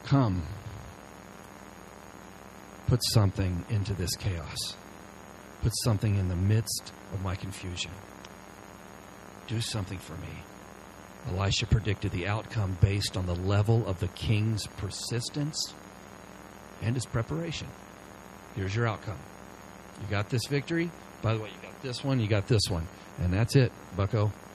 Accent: the South, United States; I grew up in the South, and Daytona was less than 3-hour drive away, and we wouldn't make that drive.

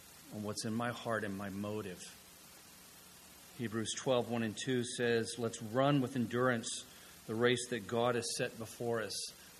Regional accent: the South, United States; I'm from the South

